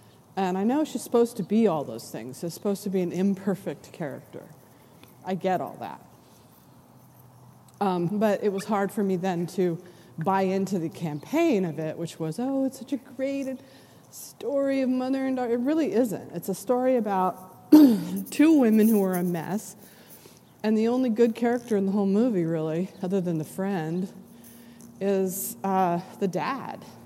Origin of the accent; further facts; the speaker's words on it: California, United States; And the reason is that I grew up in Southern California.